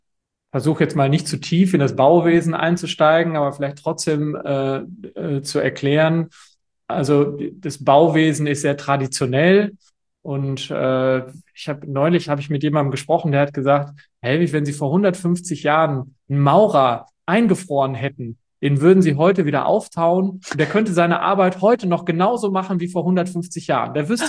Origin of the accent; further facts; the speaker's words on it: North Rhine-Westphalia, Germany; es gibt bei uns in Nordrhein-Westfalen gibt es den Namen Horst